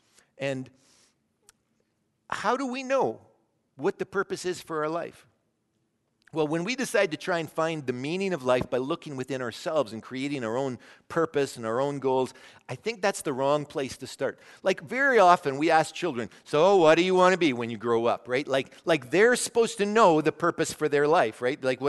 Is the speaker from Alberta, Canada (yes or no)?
yes; Medicine Hat, Alberta, Canada; born there; I was born in Medicine Hat.